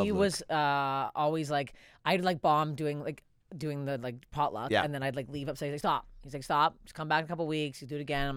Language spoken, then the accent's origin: English; Canada; Especially as a Canadian.